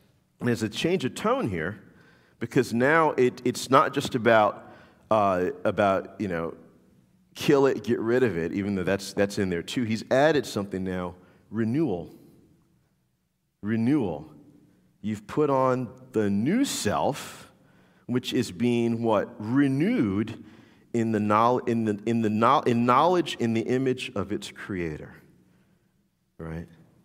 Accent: New Orleans, Louisiana, United States; I'm from New Orleans. What do you want from me, right?

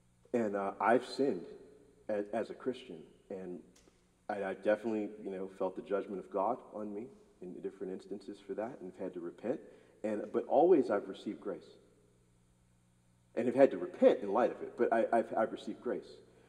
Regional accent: the South, United States; As a black man growing up in the South, I get it.

